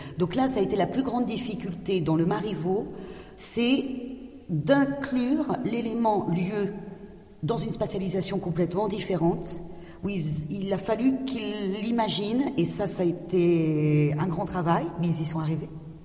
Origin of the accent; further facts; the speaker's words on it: France; born there; je suis née en France, mon père qui est tchèque a immigré en 68 en France. Donc j'ai vraiment grandi dans le milieu théâtral.